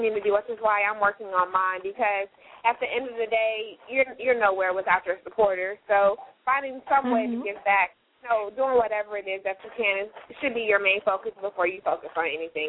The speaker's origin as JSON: {"language": "English", "town": "Chicago", "region": "Illinois", "country": "United States", "said": "Yes, because I'm from Chicago, and when I came down here, I'm not going to tell you how long I've been down here"}